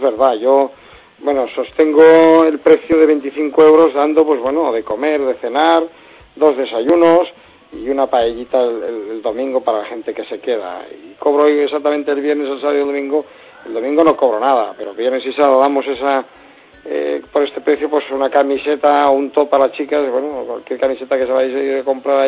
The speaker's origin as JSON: {"language": "Spanish", "region": "Catalonia", "country": "Spain", "tie": "born there", "said": "en el pueblecito donde yo nací, al lado de Barcelona"}